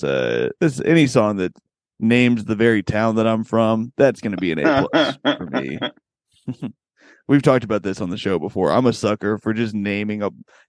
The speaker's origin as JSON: {"language": "English", "town": "Bloomington", "region": "Indiana", "country": "United States", "lives_now": "California, United States", "said": "I am of course from Bloomington, Indiana. Now I'm a California boy and I can't even remember those days."}